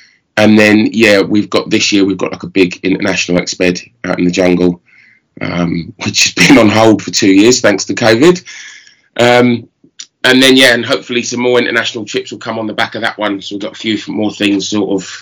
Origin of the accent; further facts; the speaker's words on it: London, United Kingdom; And I was born in London. So I'm a London boy. I'm a born again country boy now.